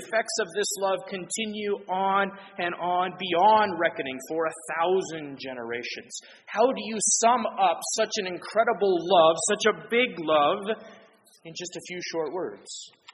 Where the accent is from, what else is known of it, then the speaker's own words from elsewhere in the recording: Atlanta, Georgia, United States; born there; Even though I was born in Atlanta, which is not anywhere near water